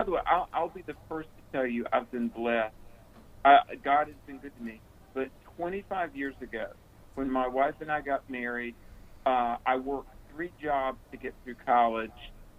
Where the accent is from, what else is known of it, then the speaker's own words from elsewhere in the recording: the South, United States; growing up in the South, we were so poor.